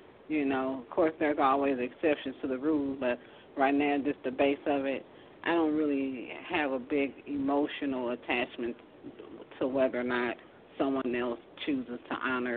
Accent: United States; I was born here in America. I speak English. I was raised, of course, here, so I have adopted the American culture.

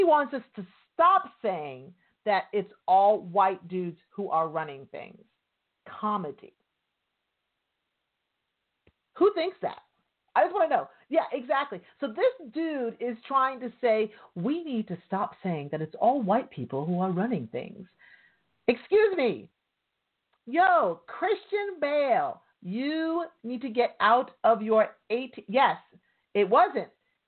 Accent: New York, United States; I'm from New York. Trust me. Any nationality, anything you want in New York, is there in New York.

